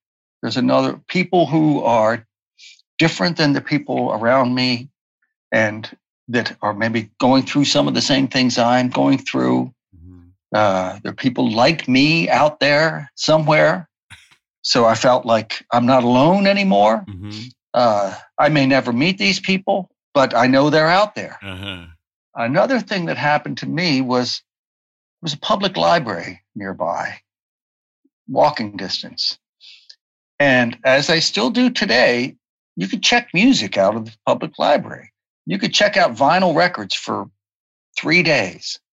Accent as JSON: {"language": "English", "town": "Baltimore", "region": "Maryland", "country": "United States", "tie": "born or raised there", "said": "And no, I grew up in Baltimore, in the suburbs of Baltimore."}